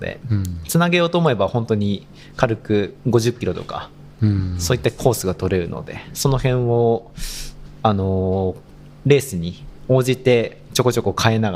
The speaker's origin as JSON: {"language": "Japanese", "region": "Hiroshima", "country": "Japan", "said": "もともと広島ですね。広島生まれで"}